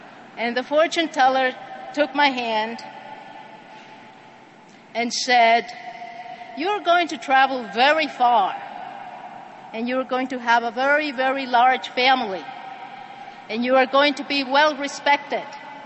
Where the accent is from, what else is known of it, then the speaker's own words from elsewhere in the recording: El Salvador; moved away; the Spanish meeting at the beginning because I found all the middle-aged men with all the attitudes that I came running away from El Salvador.